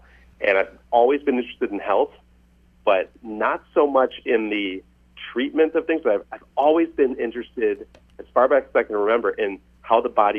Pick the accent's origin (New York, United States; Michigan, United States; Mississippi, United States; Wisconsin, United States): Michigan, United States; I grew up in Michigan, so Midwestern, just like you guys in Indiana there.